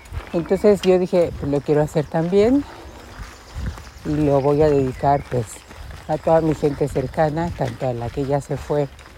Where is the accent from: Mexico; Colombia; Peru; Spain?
Mexico; Vengo de México y tenía planeado hacer este camino desde hace tiempo.